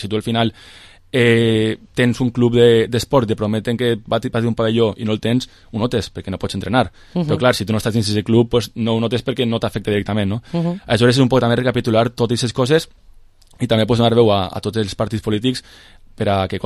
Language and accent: Catalan; Villarreal, Valencian Community, Spain; m'agrada molt el meu poble i sobretot pues, també m'agradaria estar al dia perquè crec que la meva generació, per exemple, els meus amics no estan al dia, no?, de lo que passa en la política de Villarreal.